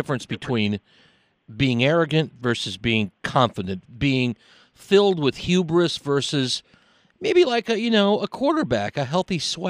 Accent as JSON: {"language": "English", "town": "Seattle", "region": "Washington", "country": "United States", "tie": "born or raised there", "said": "my hometown of Seattle was instituting a compromise $275 an employee head tax."}